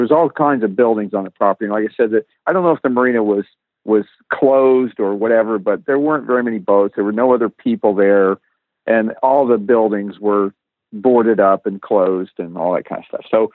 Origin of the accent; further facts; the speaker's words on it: Tampa, Florida, United States; We grew up in Tampa, Florida, and we didn't have a whole lot of money.